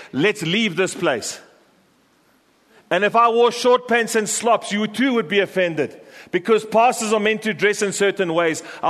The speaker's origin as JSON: {"language": "English", "country": "South Africa", "said": "If you close your eyes as a South African and you think of wild animals, we grow up with wild animals."}